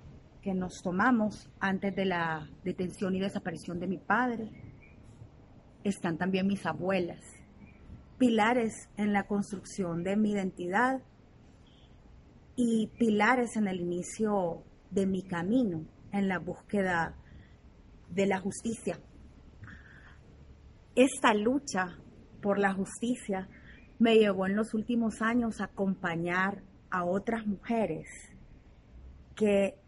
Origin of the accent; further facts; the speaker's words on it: El Salvador; born there; nací en El Salvador, soy feminista, antropóloga, madre de un adolescente, hija de padres detenidos, desaparecidos durante el conflicto armado salvadoreño.